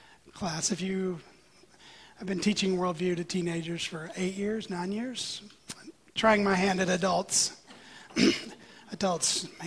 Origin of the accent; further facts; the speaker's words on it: United States; And because I'm American and because I'm human, my first thought was, look at that propaganda.